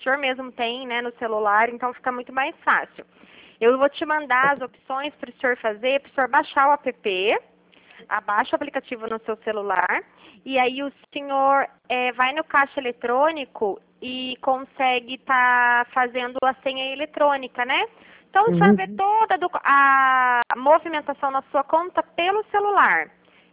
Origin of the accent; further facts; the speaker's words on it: Taubaté, São Paulo, Brazil; Eu sou daqui de Taubaté.